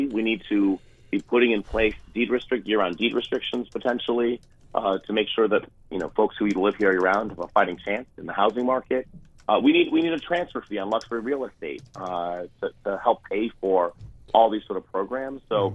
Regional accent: Truro, Massachusetts, United States; For someone like me to purchase a town, purchase a home in the town, my hometown of Truro, a household needs to make $400,000.

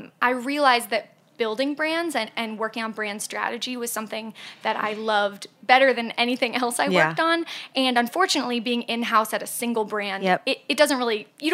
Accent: Indianapolis, Indiana, United States; I spent 2 years teaching high school in my hometown, Indianapolis.

